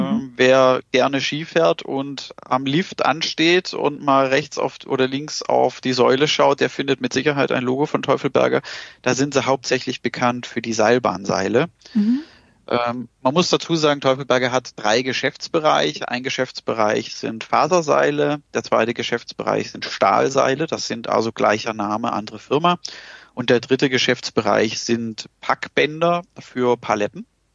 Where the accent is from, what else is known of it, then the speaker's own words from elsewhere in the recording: Baden-Württemberg, Germany; Ursprünglich komme ich aus der Nähe vom Bodensee, habe dann in Stuttgart Maschinenbau studiert